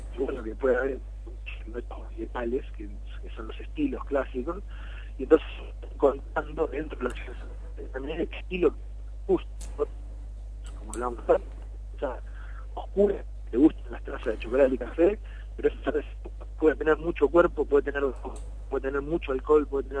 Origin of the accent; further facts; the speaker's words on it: Argentina; En Argentina somos 52.000 más o menos cerveceros caseros que hacemos nuestra cerveza en casa.